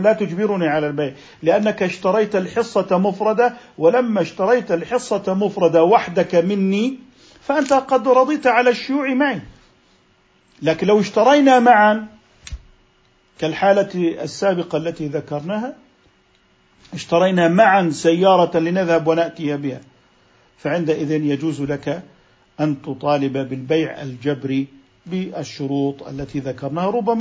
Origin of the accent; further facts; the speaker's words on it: Jordan; يعني نحن عندنا في الأردن الأراضي تعتمد على مياه الأمطار